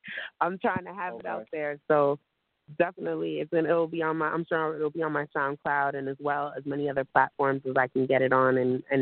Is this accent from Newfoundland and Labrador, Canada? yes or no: no; Toronto, Ontario, Canada; given the fact that I'm from Toronto